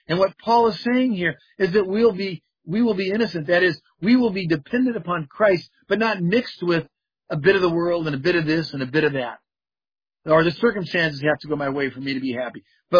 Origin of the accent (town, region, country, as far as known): California, United States; born or raised there